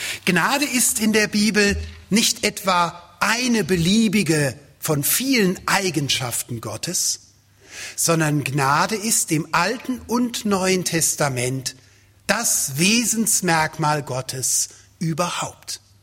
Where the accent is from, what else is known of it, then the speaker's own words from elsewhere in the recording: Rhineland, Germany; now in Swabia, Germany; als ein Schwabe, der ja eingeheiratet ist, das ist Voraussetzung, dass man als Rheinländer überhaupt so halbwegs akzeptiert wird